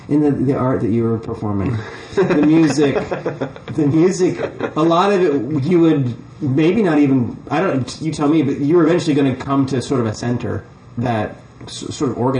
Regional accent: Virginia Beach, Virginia, United States; was suddenly on pop radio where I grew up in Virginia Beach

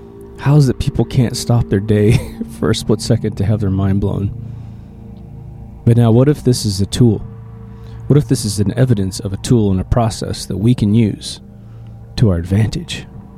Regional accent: Kansas, United States; But I remember growing up in Kansas, and when I would drive from my little hometown to the next city over, Wichita, Kansas, it was about 104 miles, I think.

